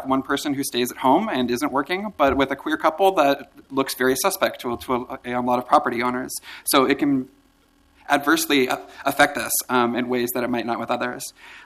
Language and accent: English; Portland, Oregon, United States; I was born and raised in Portland, and I've been a renter here my entire life.